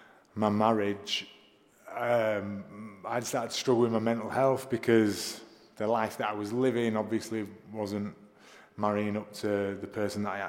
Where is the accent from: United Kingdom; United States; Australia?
United Kingdom; England; now in London, United Kingdom; I grew up in the north of England. I know you probably can't tell from my accent.